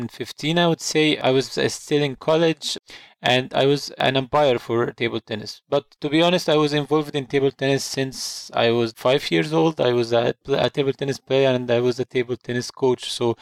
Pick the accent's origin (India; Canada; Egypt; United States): Egypt; English is a second language; I'm from Egypt.